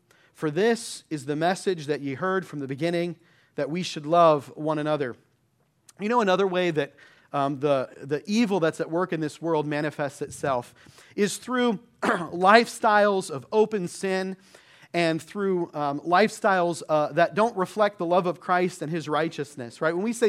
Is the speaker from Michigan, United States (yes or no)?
yes; Michigan, United States; born there; I could tell all of you that I was born in Michigan and that I root for the Michigan Wolverines.